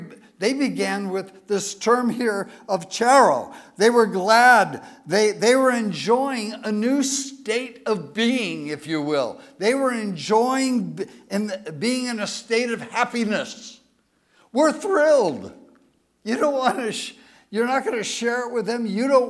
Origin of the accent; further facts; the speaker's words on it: Scotland, United Kingdom; My last name's Jewish, but I'm a Scotsman. My dad was adopted.